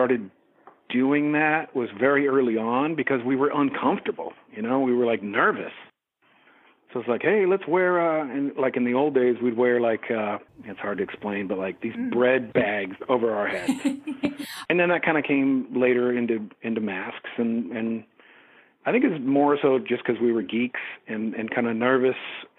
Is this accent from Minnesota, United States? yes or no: no; Eureka, California, United States; now in San Francisco, United States; A place called Eureka, California.